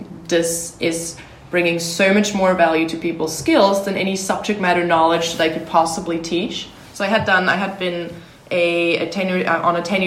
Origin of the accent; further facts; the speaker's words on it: Austria; My parents grow wine actually here in Austria, about an hour outside of Vienna. But at the age of 14, I decided this wasn't going to b